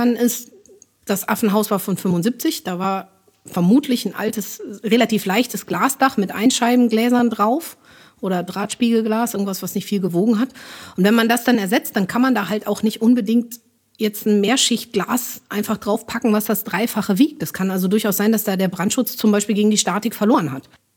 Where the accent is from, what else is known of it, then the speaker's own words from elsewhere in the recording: Northern Germany, Germany; ich komme aus Norddeutschland